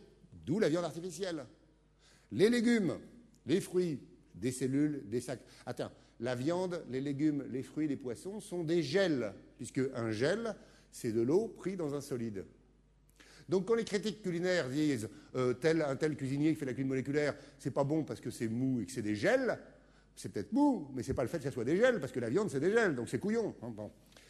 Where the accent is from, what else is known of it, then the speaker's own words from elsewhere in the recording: Grand Est, France; Moi, je suis alsacien, donc je pourrais dire la choucroute